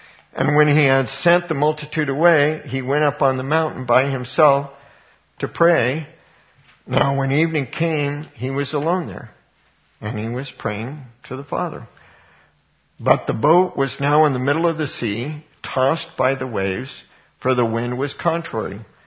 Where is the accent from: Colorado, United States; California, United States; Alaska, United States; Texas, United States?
Colorado, United States; How many of you heard about King Supers? And I grew up in Colorado. King Supers was the equivalent of Safeway.